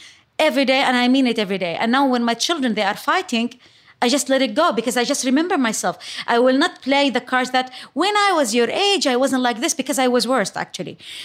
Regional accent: Mecca, Makkah Province, Saudi Arabia; I was born and raised in Mecca, Saudi Arabia.

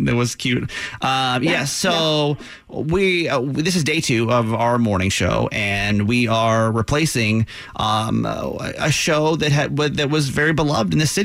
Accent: California, United States; now in Baltimore, United States; We came from California

